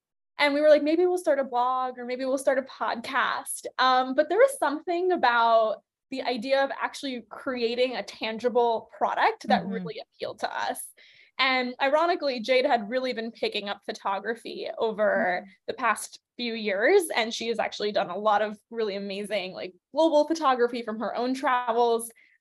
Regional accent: Chicago, Illinois, United States; moved away as an adult; now in New York, United States; I'm originally from Chicago and my parents often campaign for me to move back

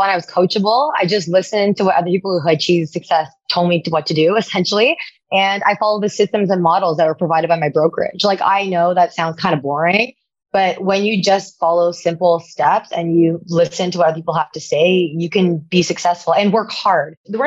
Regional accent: Toronto, Ontario, Canada; I grew up in Toronto. So I grew up with my single mom in an apartment building

